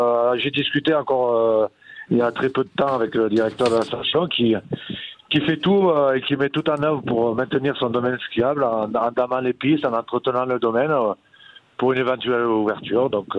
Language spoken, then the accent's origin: French; Occitanie, France; accent: Aveyron; now in Valmeinier, France; j'ai pas trop l'accent savoyard, hein, malgré que ça fait 25 ans que j'habite à Valmenier, mais j'ai conservé mon accent aveyronnais.